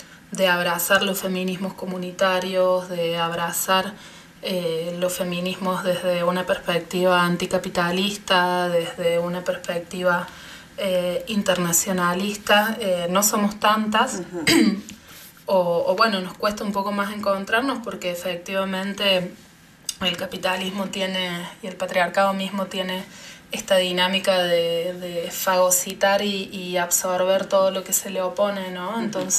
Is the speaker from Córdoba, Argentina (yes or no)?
yes; Córdoba, Argentina; soy de Córdoba, Argentina.